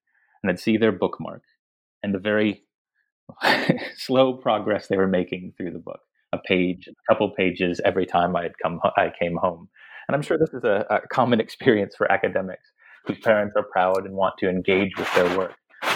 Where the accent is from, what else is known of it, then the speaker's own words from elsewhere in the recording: Maryland, United States; also born or lived in Michigan / Virginia / North Carolina / Massachusetts; I was born in Michigan, grew up all along the East Coast, mostly in the DC area, Maryland and Virginia, but also in North Carolina, Massachusetts, Connecticut.